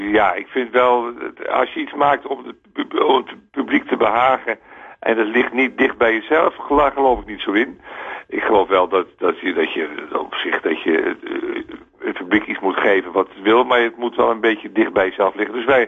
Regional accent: Netherlands; Blunders die wij als Nederlanders gemaakt hebben

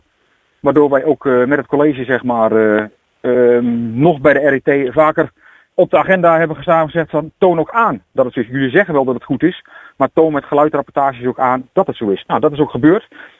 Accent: Hengelo, Overijssel, Netherlands; toen ik nog in Hengelo woonde, daar kom ik vandaan

